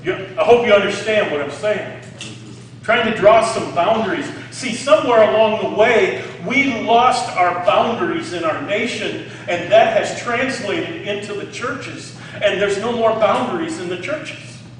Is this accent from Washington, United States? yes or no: no; Fulton, Illinois, United States; I grew up in or around Fulton, Illinois. I've been here my whole life. I'm not a pastor that's a transplant. I have lived here for over 64 years.